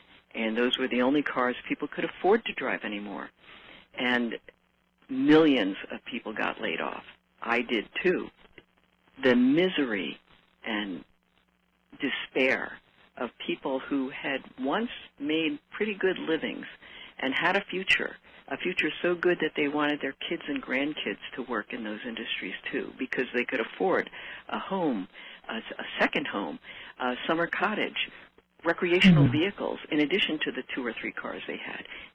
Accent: New Jersey, United States; growing up in New Jersey, where there were so few Asian Americans anyway, I was sort of used to that.

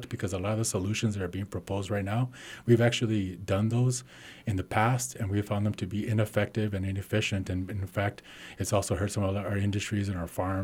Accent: El Paso, Texas, United States; I'm originally from El Paso, Texas. And so the border is home to me in a sense of where I come from and what shaped me.

